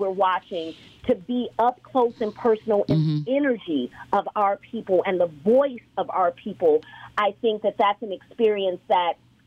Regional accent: Chicago, Illinois, United States; I'm from Chicago

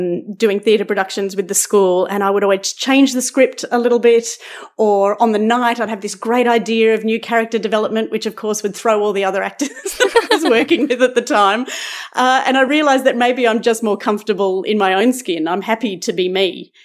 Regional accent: Brisbane, Queensland, Australia; I grew up in Brisbane

